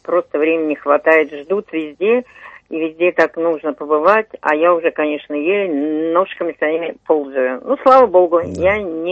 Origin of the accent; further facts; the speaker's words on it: Krasnogorsk, Moscow Oblast, Russia; Я из Красногорска.